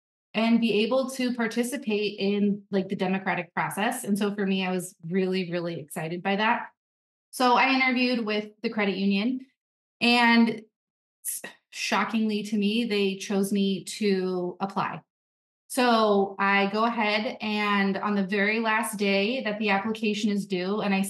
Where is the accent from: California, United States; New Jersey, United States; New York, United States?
California, United States; now in Wisconsin, United States; I told my ex-husband that I think we had to move to Wisconsin. I am from Southern California.